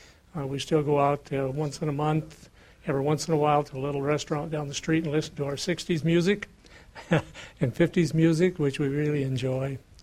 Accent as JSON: {"language": "English", "town": "Alamosa", "region": "Colorado", "country": "United States", "said": "And you got to remember, we're from Alamosa, so we talk like that."}